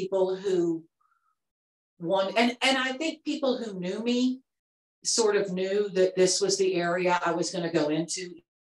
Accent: Atlanta, Georgia, United States; when I thought about moving to New York, I was like, well, look, I can do any show I want to here in Atlanta.

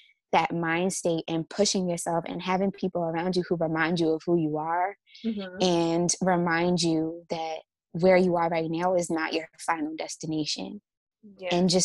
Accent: Nigeria

